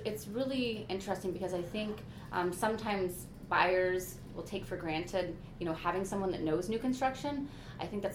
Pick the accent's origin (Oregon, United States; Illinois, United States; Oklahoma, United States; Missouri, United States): Missouri, United States; St. Louis; Exactly. I came from St. Louis.